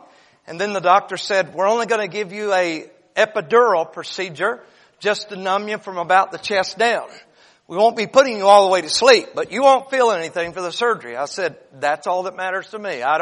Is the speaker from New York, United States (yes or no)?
no; North Carolina, United States; moved away as an adult; also born or lived in Washington; I'm from North Carolina. My wife and I, we were married a few years. And then the Lord called us to go to Washington State, Seattle, from Seattle, 26 miles north.